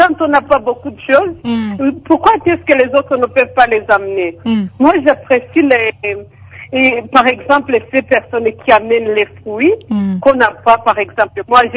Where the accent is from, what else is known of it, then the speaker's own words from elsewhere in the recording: Rwanda; je suis du Rwanda, j'habite à Kanombe.